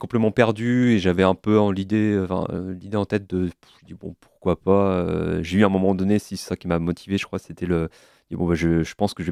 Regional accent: Quimper, Brittany, France; Bah, je suis de Quimper à la base.

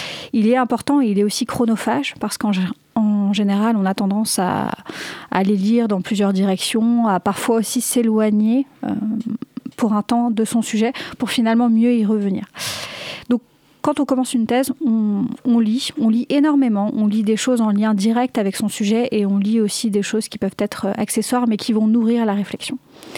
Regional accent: Brittany, France; Je suis bretonne, je suis née à pas très loin de Brest et j'ai toujours été attachée à la protection du littoral breton

